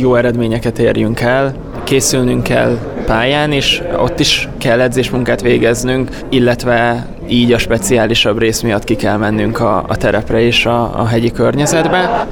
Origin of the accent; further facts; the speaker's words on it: Hungary; ami magyarként mi nem rendelkezünk magaslatokkal